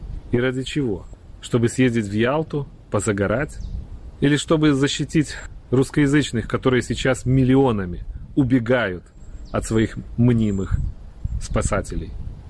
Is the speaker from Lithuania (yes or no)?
yes; Vilnius, Vilnius County, Lithuania; born or raised there